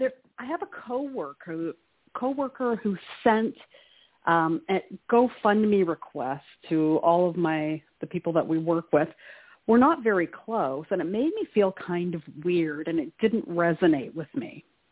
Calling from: Canada; Hi, Tony. … calling from Canada.

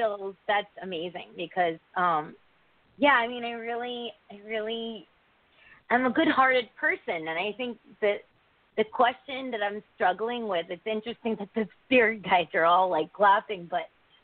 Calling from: Connecticut, United States; Oh, where? I'm from Connecticut.

